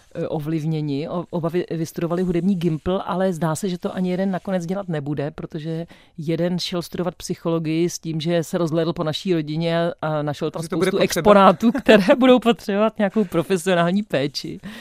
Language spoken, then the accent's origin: Czech; Slovakia; Jako my Slováci